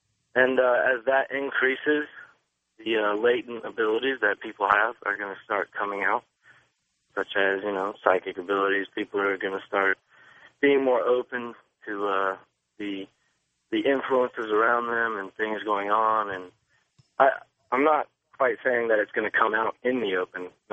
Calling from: Gainesville, Florida, United States; from Gainesville, Florida.

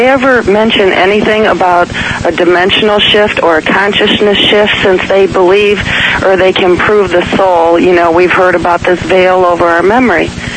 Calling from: Michigan, United States; Hi, Art. It's an honor. I'm calling from Michigan.

